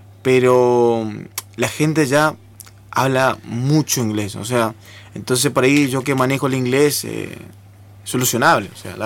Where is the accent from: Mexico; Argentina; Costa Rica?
Argentina; Posadas, Misiones; yo salí de Posadas, mi familia muy humilde, o sea, son gente trabajadora